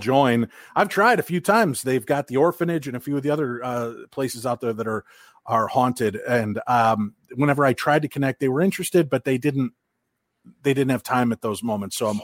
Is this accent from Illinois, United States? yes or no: yes; Chicago, Illinois, United States; I grew up in Chicago when that broke, and that absolutely terrified me.